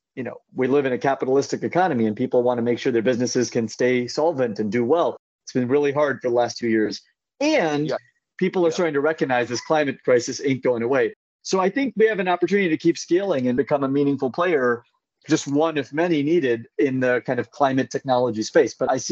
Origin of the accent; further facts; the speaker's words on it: California, United States; I grew up in Central California.